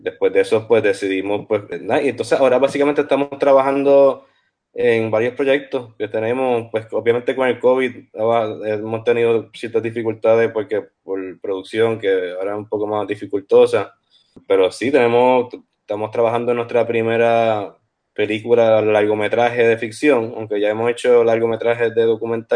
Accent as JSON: {"language": "Spanish", "town": "Mayagüez", "country": "Puerto Rico", "said": "yo soy de aquí de Mayagüez, y entonces yo me fui a estudiar cine a Nueva York. Hice mi maestría en NYU"}